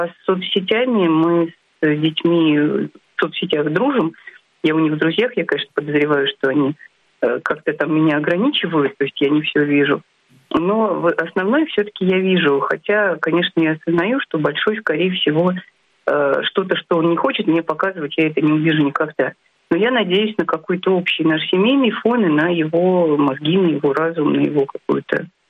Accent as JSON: {"language": "Russian", "region": "Moscow", "country": "Russia", "said": "Здравствуйте … я из Москвы."}